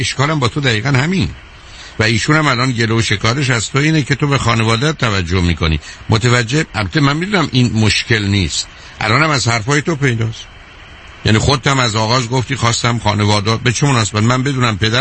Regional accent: Iran; من و تو در ایران بزرگ شدیم، فارسی بلدی، ژاپنی یا روسی بلد نیستی

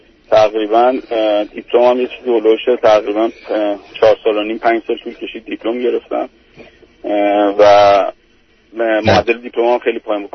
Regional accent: Iran; moved away as an adult; now in Europe; از ایران که اومدم بیرون

